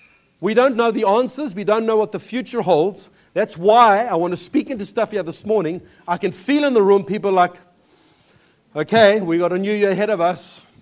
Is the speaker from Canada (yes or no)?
no; South Africa; The challenge that we have as a South African is the path our government are choosing right now.